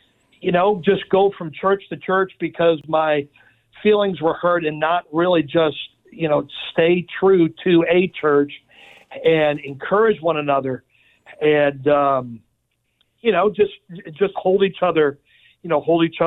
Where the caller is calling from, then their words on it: Orlando, Florida, United States; Today, I'm calling from Orlando, Florida.